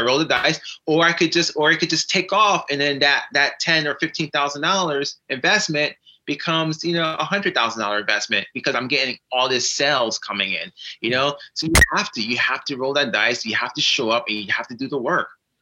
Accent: New York, United States; You know, I'm a New Yorker.

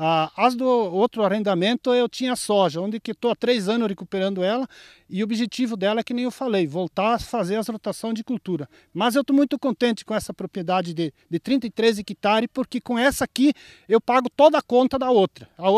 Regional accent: Rio Grande do Sul, Brazil; moved away as an adult; Vim do Rio Grande do Sul lá no ano 2005

